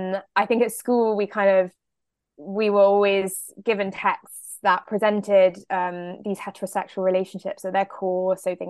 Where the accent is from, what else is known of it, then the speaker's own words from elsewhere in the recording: Oxford, South East England, United Kingdom; So I grew up in Oxford, in a family. Both my parents are academics, and my sister's also an academic. So it's kind of grew up like within the university town and really within the colleges